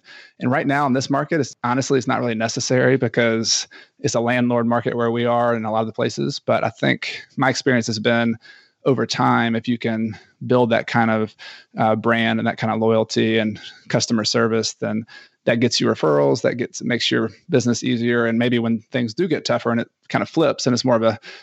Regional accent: Ecuador; I am from Ecuador.

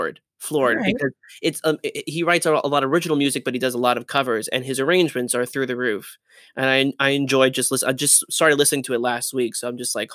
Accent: New Jersey, United States; I'm from Jersey. I'm from New Jersey.

